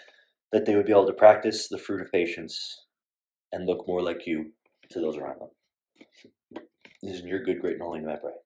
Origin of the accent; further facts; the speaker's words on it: New York, United States; I'm your typical 27-year-old New Yorker, born and raised in New York, who's far too aggressive of a driver, and works in the city in construction.